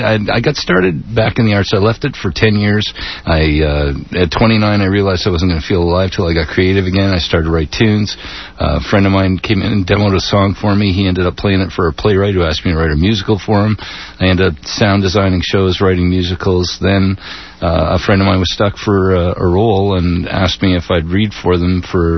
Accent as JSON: {"language": "English", "country": "Canada", "said": "As a Canadian artist coming down to the States"}